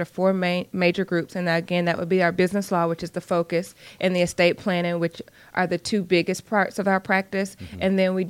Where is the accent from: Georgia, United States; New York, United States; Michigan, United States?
Georgia, United States; And I do the entire state of Georgia. I'm from South Georgia. I get a lot of business from down there, so have car, will travel.